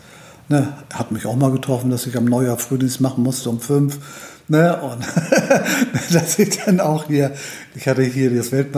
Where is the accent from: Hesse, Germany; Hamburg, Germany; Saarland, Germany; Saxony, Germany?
Hamburg, Germany; bin Hamburger Jung, bin hier geboren, meine Eltern auch, wie gesagt, und aufgewachsen auch in Hamburg und eigentlich nie Hamburg verlassen.